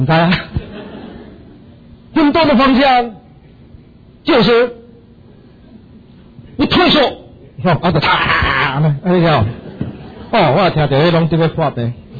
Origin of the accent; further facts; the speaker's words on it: Taiwan; accent: Taiwanese; 都乡音都较重，我有台湾腔